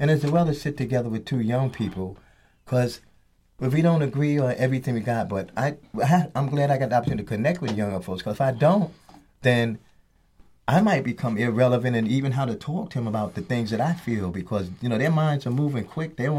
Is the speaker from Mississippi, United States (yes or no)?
no; New York, United States; But you can't help but growing up in New York and seeing a lot of the things that are happening, particularly back in the 70s